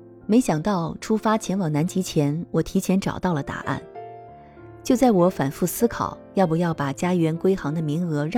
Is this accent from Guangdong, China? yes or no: no; Jinan, Shandong, China; 我出生在山东北部的一个小县城，小时候父母经常不在身边，我每天除了吃饭睡觉，就是和村里的孩子们疯跑打闹。现在回忆起来，那感觉真是无拘无束。4岁多的时候，我跟着父母落户济南。